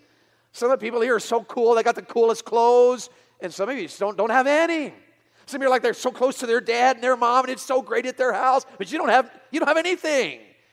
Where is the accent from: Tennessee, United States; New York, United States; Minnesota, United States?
Tennessee, United States; Lord, I'm from Tennessee. I don't speak English. And in those days, I didn't, and we were from the mountains, and we were poor.